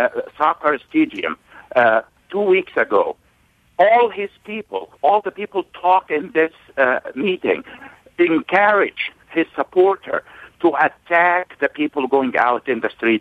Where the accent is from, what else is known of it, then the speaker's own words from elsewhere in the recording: Egypt; now in United States; Yes, I am originally from Egypt.